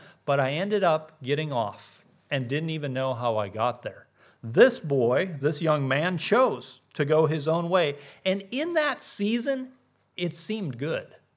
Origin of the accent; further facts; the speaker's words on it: Montana, United States; I'm from Montana, which is a large state in the northern central part of the United States on the Canadian border.